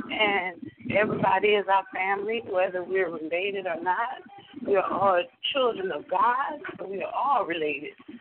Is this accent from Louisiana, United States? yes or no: yes; New Orleans, Louisiana, United States; now in Dallas, United States; I'm from New Orleans, Louisiana, uptown division.